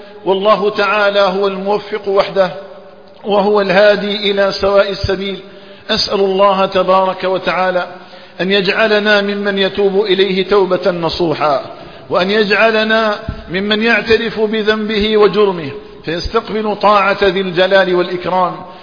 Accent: Algeria; اللهم اجعل بلدنا الجزائر آمنا مطمئنا وسائر بلاد

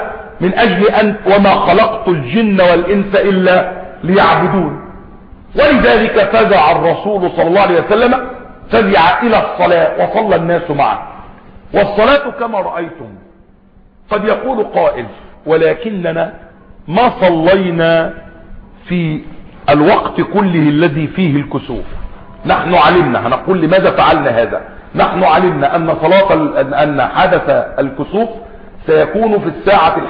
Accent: Egypt; وما أدري هل سيحدث كسوف كلي في بلادنا مصر

